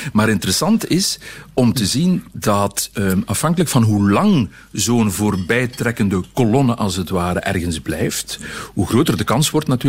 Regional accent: Belgium; En nee, zeg ik tegen hem, ik kom uit België.

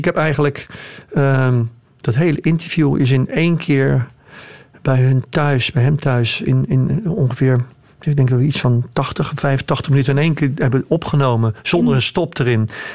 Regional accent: Rotterdam, South Holland, Netherlands; born there; Ik ben ook geboren in Rotterdam.

